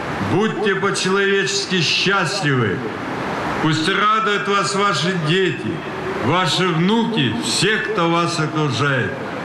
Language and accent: Russian; Vinnytsia Oblast, Ukraine; moved away as an adult; я уроженец Винницкой области Восточной Украины, перенесший в годы войны 936 суток фашистского гетто